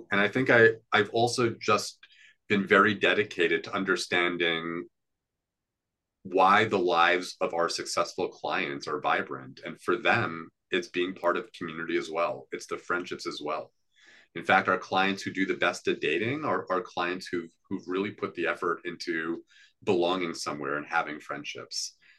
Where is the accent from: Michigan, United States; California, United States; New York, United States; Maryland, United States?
New York, United States; New York City; I am from a little known street in northern Manhattan, from the neighborhood called Washington Heights. And something that's really cool is that five generations of my family have spent some time living on that street.